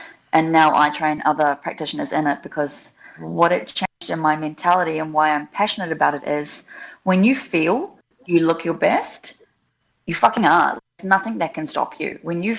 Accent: New Zealand; also born or lived in Australia; So I grew up in New Zealand. I have had some of my childhood in Australia as well. I just get less shtick for being a Kiwi. So I just tell everyone it's a posh accent.

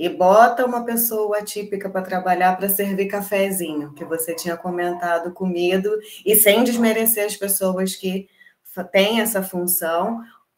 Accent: Brazil; Somos brasileiras e não desistimos.

